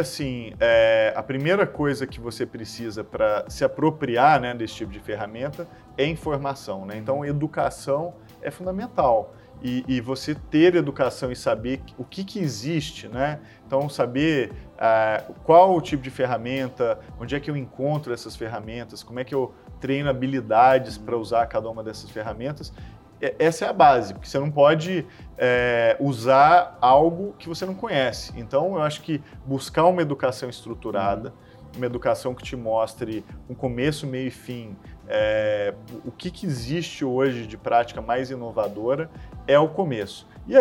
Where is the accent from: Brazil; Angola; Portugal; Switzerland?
Brazil; E num belo dia a gente estava gravando em Pequim e a gente, como brasileiro, gosta de improvisar, né?